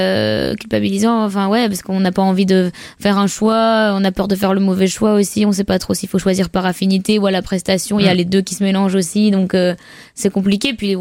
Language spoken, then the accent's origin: French; Arras, Hauts-de-France, France; J'ai grandi autour d'Arras. D'abord dans une petite ville qui s'appelle Saint-Nicolas, les Arras. On habitait dans un appartement avec mes parents à Troyes. Et puis après, on a déménagé à Rivière, qui est un village à côté d'Arras, dans une maison.